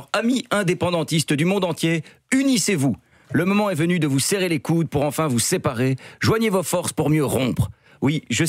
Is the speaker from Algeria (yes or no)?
no; Belgium; J'avoue, en tant que Belge francophone, j'ai le cul entre deux chaises.